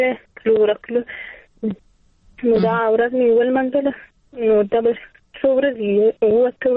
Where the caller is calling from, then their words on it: Zabul, Afghanistan; ما د زابل سم تماس نیولې دي.